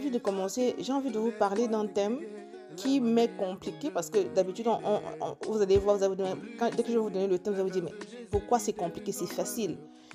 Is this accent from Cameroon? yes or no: yes; Cameroon; comme on dit chez nous au Cameroun, tout le monde finit par mourir